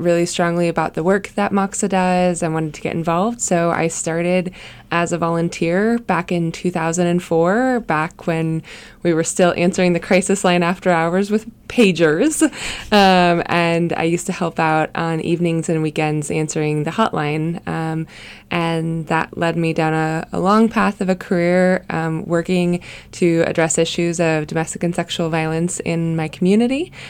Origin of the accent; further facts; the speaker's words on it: Wisconsin, United States; now in Kansas City, United States; So I was born and raised in Wisconsin and found my way to Kansas City about 18 years ago.